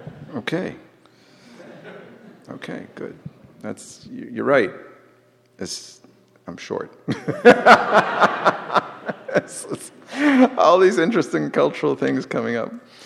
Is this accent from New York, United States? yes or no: no; Boston, Massachusetts, United States; also born or lived in Jerusalem; My whole life, my childhood, was rooted in Jerusalem. I grew up in Jerusalem, even though I was born and raised in Boston.